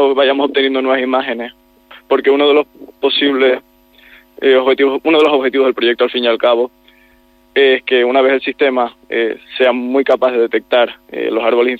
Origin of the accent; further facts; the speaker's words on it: Canary Islands, Spain; yo soy de Tenerife, justo ahora me encuentro aquí disfrutando de mis vacaciones